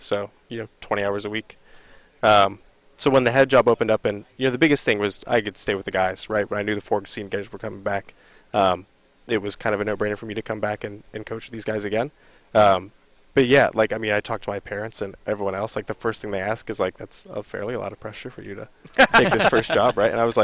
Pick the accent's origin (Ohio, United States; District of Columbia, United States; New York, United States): Ohio, United States; Columbus; I'm from Columbus, and there's a lot of good golf in Columbus.